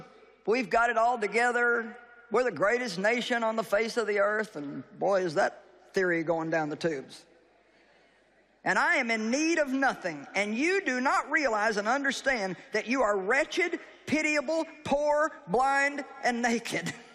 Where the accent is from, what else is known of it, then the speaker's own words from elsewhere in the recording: St. Louis, Missouri, United States; I'm from St. Louis and we've got the arch.